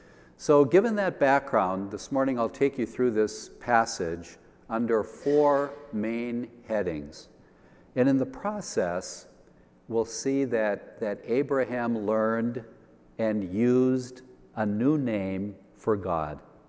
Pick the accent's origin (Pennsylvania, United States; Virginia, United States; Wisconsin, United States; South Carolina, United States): Wisconsin, United States; Sheboygan; I grew up in Sheboygan, Wisconsin, about a block from the bluffs overlooking Lake Michigan.